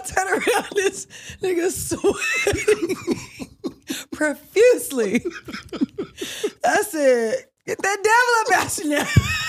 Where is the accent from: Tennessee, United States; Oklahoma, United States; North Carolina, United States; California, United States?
Tennessee, United States; Martin; because where I'm from is really small. I'm from Martin, Tennessee.